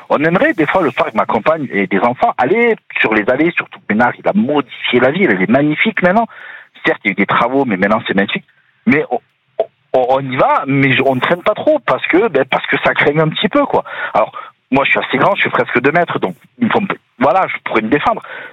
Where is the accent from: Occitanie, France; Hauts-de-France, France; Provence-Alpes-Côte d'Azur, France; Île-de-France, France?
Occitanie, France; Nîmes; Moi, je suis pas natif de l'Hérault. J'étais de Nîmes. J'habitais à côté de Nîmes avant.